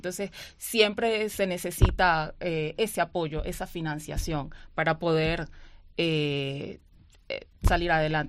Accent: Venezuela; moved away as an adult; now in Valladolid, Spain; Yo no soy de España, soy de Venezuela, tengo 2 años acá

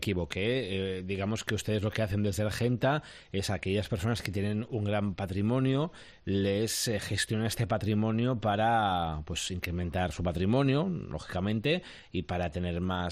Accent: Spain; nosotros que somos aquí españoles.

